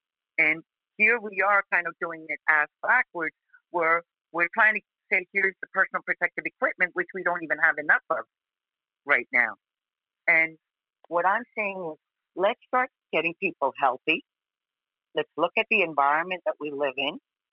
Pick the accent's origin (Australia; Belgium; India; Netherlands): India; I'm originally from India